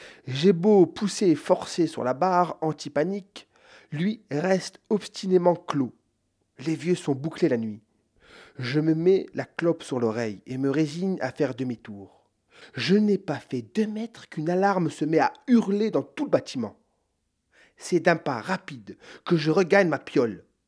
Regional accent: Hauts-de-France, France; je lui avoue que je suis de la Somme

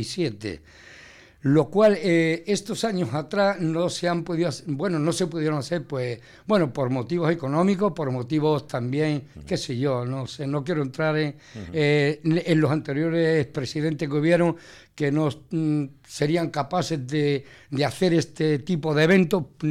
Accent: Andalusia, Spain; now in Basque Country, Spain; Yo ya no sé si soy aquí vasco o soy andaluz. El corazón lo tengo partido, pero bueno, evidentemente mi tierra es Andalucía

